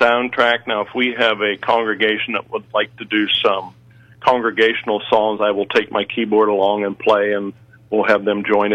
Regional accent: Keppel Corners, Texas, United States; I am born and raised in the Keppel Corners area. I went to Carnes City High School, graduated in 1970.

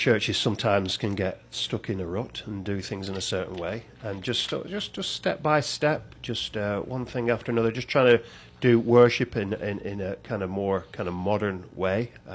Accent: Manchester, North West England, United Kingdom; Dennis is from the south, and I'm from the north, and they're really quite different in England. I'm from Manchester

